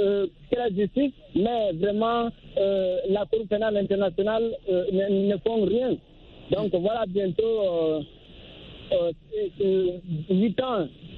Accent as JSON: {"language": "French", "country": "Guinea", "said": "la Guinée, mon pays d'origine"}